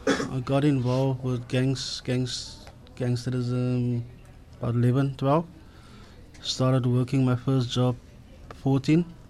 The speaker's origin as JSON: {"language": "English", "town": "Heideveld", "region": "Western Cape", "country": "South Africa", "tie": "born there", "said": "as you mentioned, I was born in Heideveld"}